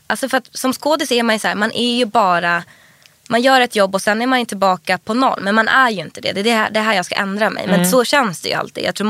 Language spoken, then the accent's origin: Swedish; Stockholm, Stockholm County, Sweden; Min pappa bodde i Skärholmen och mamma i Vasastan. Ja. Men jag gick i plugget i Vasastan.